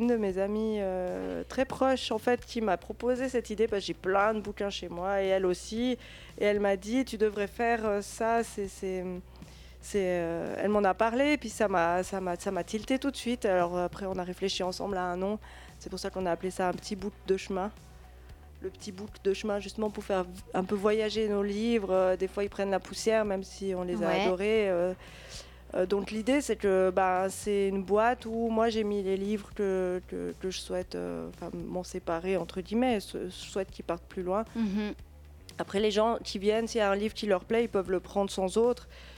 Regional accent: Valais, Switzerland; puis chez nous en Valais on a de la chance on a plein de bons producteurs

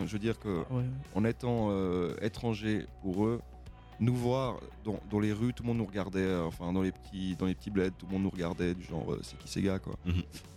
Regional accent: Germany; je suis allemand, je ne sous-estime jamais un allemand

